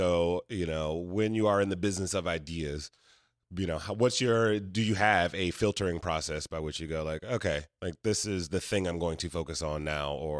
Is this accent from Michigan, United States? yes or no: yes; Detroit, Michigan, United States; You know, and I mean, I grew up in Detroit, so like, you know, I relate.